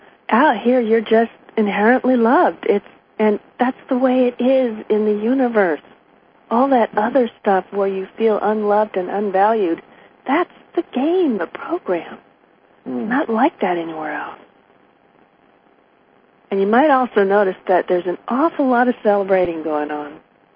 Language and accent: English; Berkeley, California, United States; I was raised in Berkeley.